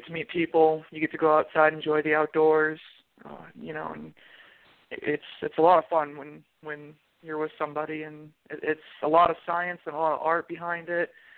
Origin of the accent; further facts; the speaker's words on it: Michigan, United States; I know back in my home state of Michigan, they have a tournament almost every weekend somewhere in the state.